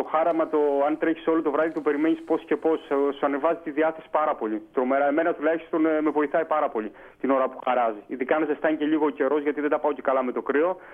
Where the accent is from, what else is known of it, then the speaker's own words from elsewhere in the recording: Agrinio, West Greece, Greece; also born or lived in Athens; είχαμε πάρει μετάθεση από Αθήνα για να μαζέψουμε μόρια κάποια στιγμή να έρθουμε στον τόπο μου εδώ στο Αγρίνιο.